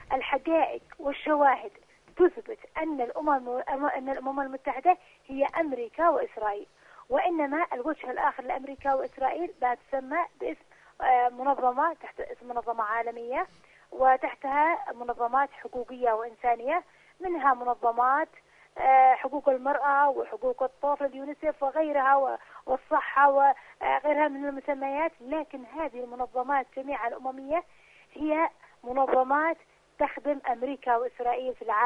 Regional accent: Yemen; ومع ذلك نحن كشعب يمني تزداد علينا المحنة

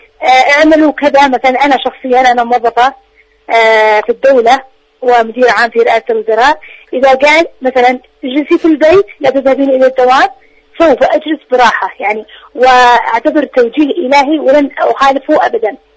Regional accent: Yemen; نحن كشعب يمني

